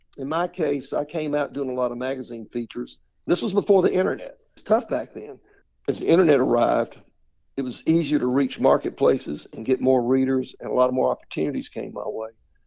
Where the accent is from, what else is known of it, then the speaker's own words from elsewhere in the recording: Georgia, United States; Well, I grew up in Georgia, right on the South Carolina line, so I've sort of been in both states most of my life.